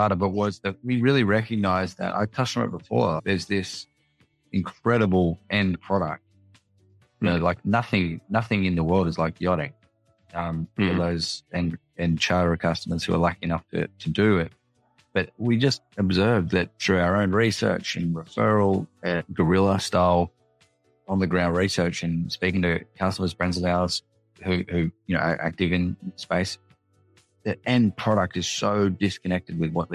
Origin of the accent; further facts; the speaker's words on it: Sydney, New South Wales, Australia; Yes, I was born here in Sydney. Sydney is very much home for me. I grew up here in Oz.